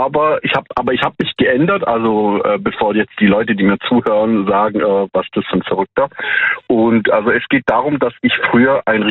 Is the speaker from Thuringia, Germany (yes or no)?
no; Bietigheim, Baden-Württemberg, Germany; Ich bin aus, erkennst du Bietigheim?